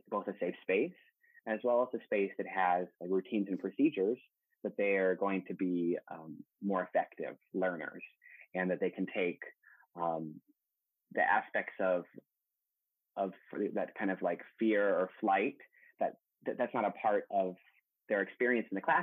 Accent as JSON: {"language": "English", "town": "Norman", "region": "Oklahoma", "country": "United States", "tie": "born or raised there", "said": "I grew up in Norman."}